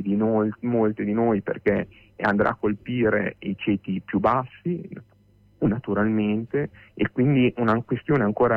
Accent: Reggio Emilia, Emilia-Romagna, Italy; io sono di Reggio Emilia, qui a Reggio Emilia

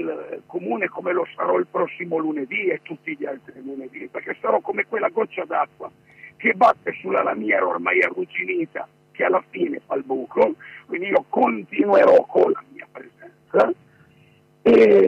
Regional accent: Turin, Piedmont, Italy; born there; Torino è la mia città natale, ma già qui natale, io ci tengo, abito nelle Valli di Lanzo, ma ci tengo.

